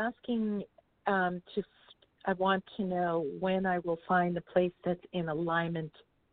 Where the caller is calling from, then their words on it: California, United States; I'm calling in from California.